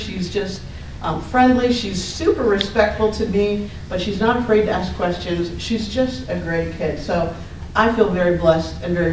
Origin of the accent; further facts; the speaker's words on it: Canton, Ohio, United States; I come from Canton, so I can't come up 77